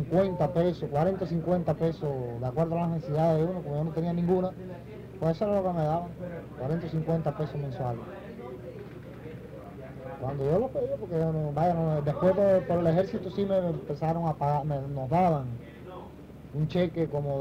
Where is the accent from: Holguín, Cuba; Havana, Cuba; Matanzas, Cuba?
Holguín, Cuba; Hace muchos años, porque era de mi pueblo. Holguín, vaya.